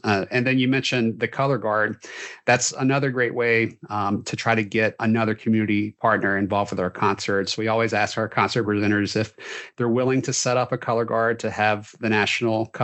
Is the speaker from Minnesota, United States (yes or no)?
no; Virginia, United States; And these bands used to come to my hometown. If we were up at an event in Hampton Roads, I would see them in the parades